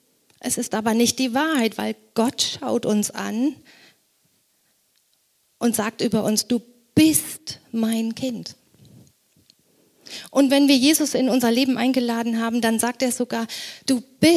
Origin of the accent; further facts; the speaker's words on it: Germany; Ich bin Deutsche und habe deutsches Recht und das in der Verfassung garantiert.